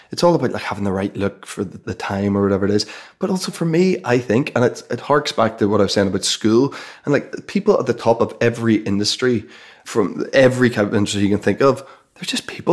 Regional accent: Belfast, Northern Ireland, United Kingdom; I wasn't a kid growing up in Belfast going, I'd love to get my photograph taken for money.

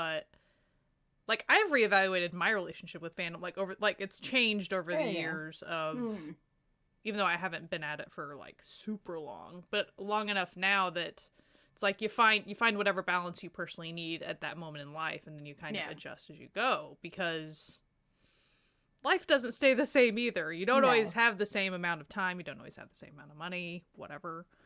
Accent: Oklahoma, United States; I was raised in Oklahoma and in a college town though, so I never had like the huge drawls, but like, I know that I sound slow.

